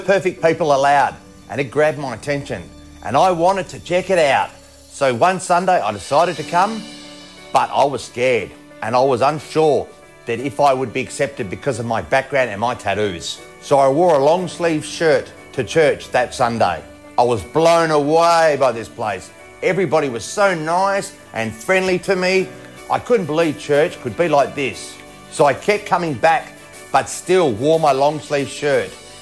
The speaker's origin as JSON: {"language": "English", "town": "Melbourne", "region": "Victoria", "country": "Australia", "tie": "born there", "said": "I'm 42 years old. I was born in Melbourne"}